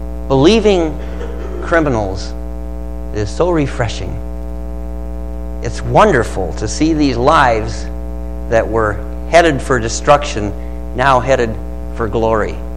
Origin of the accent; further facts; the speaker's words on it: United States; I don't know. I'm American. Give me a break.